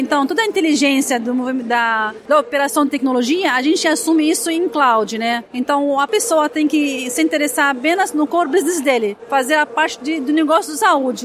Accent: Lebanon; Portuguese is a second language; now in Brazil; Eu sou libanesa, né? Nasci no Líbano, estou 20 anos aqui no Brasil.

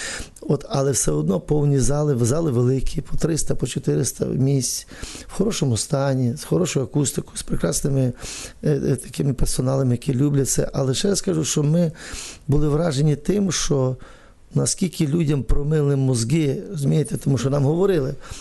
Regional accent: Galicia, Ukraine; тому що я сам галичанин

